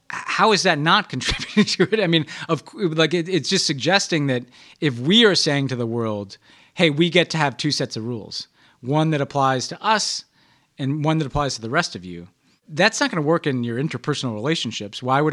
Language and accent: English; New York, United States; I'm a New Yorker. It looks kind of like the 2.0 version of New York.